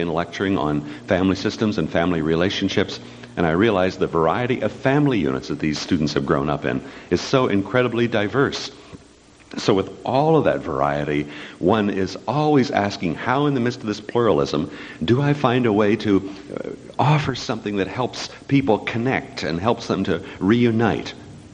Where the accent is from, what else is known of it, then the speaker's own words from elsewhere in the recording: Ohio, United States; now in California, United States; That would be the Mennonite community I grew up in Western Ohio, and where you needed little theology because an ethic was enough to keep you well connected to each other.